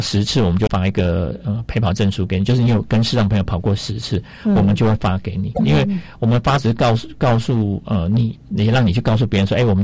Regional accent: Taiwan; 我们台湾人

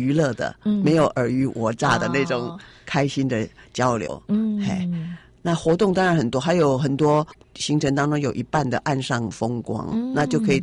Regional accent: Taiwan; 看到我们来自台湾

